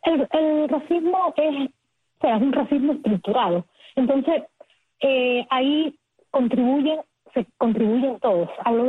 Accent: Cuba; como cubanas y cubanos tenemos todos.

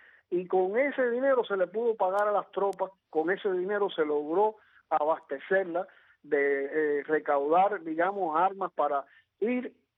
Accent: Cuba; born there; yo nací en Cuba, pero no tengo ningún derecho, soy un paria prácticamente en esta sociedad.

